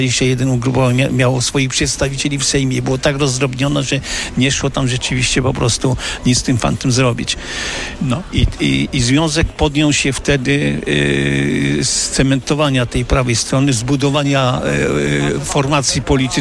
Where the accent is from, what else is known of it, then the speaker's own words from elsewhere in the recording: Chełmiec, Lesser Poland, Poland; also born or lived in Nowy Sącz; Ja pochodzę ze wsi, ja w tej miejscowości, w której dzisiaj mieszkam, czyli Chełmiec, ja tam się urodziłem, potem 35 lat mieszkałem w Nowym Sączu i wróciłem jakby na swoje rodzinne strony